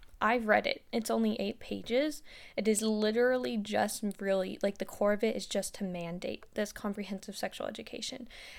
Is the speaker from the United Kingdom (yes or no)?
no; Washington, United States; I grew up in the Washington public school system, and so did Hannah